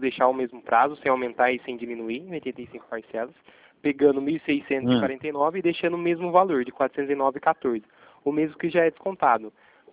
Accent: Itatiba, São Paulo, Brazil; E eu sou daqui de Itatiba, do interior de São Paulo.

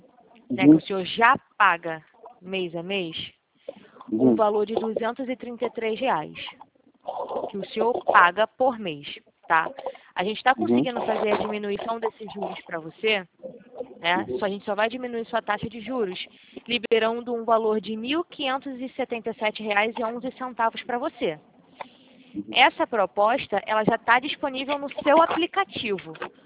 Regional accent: Rio de Janeiro, Brazil; eu sou de Madureira.

